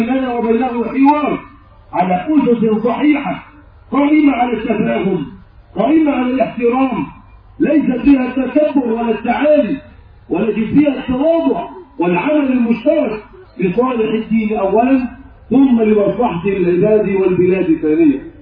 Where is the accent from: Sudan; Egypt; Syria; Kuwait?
Egypt; بلادنا مصر